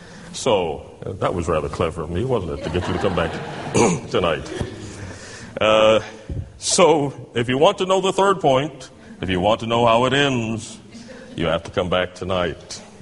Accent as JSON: {"language": "English", "region": "Tennessee", "country": "United States", "said": "And of course, as you know, I come from the United States, from Tennessee, originally, and so there's some question as to whether I'm speaking English as well."}